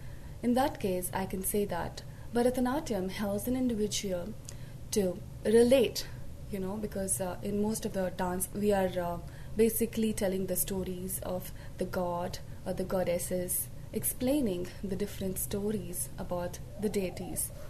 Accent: Bangalore, Karnataka, India; now in Urbandale, United States; I'm originally from Bangalore, South India, and now residing in Urbandale, Iowa.

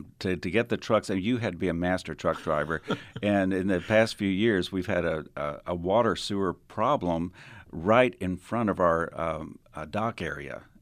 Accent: Dallas, Texas, United States; also born or lived in Georgia / New York City; I was born in Georgia, but I did grow up in Dallas, Texas, and went to school, got my music degree from IU Bloomington, the world's best music school, if I say so myself. And I've lived all over. I've lived in New York City.

